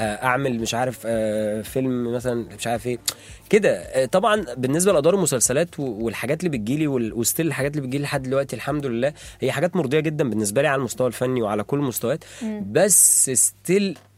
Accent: Upper Egypt, Egypt; born there; انا شاب اتولدت في الصعيد في اسره متوسطه

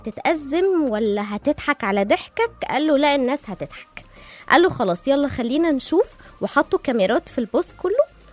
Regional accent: Egypt; قال عشان احنا معروفين بالشعب اللي دمه خفيف وروحه حلوة

